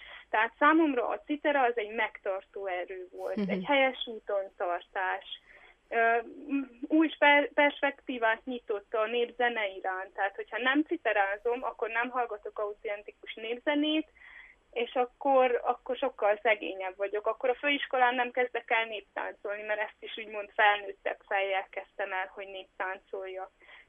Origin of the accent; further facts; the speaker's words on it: Botfa, Zala, Hungary; a szülőfalumban, Botfán, Zalaegerszeg város mellett található.